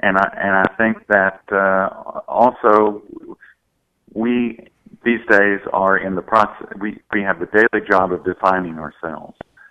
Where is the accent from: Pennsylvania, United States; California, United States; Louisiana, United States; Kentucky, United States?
Kentucky, United States; Louisville; I grew up in Louisville, Kentucky, and, you know, there are two Episcopal churches there that were about the same when I grew up